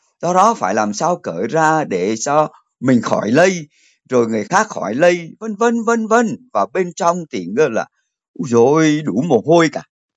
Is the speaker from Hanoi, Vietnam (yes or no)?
yes; Hanoi, Vietnam; Em là người Hà Nội đây, em đã sống qua bốn mùa ở Hà Nội.